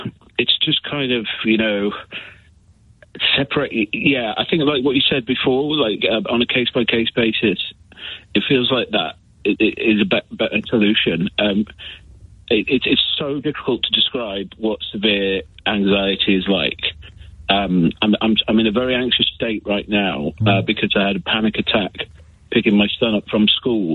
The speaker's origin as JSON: {"language": "English", "region": "West Midlands", "country": "United Kingdom", "tie": "born or raised there", "said": "I grew up in the Midlands, and I grew up really near Alton Towers"}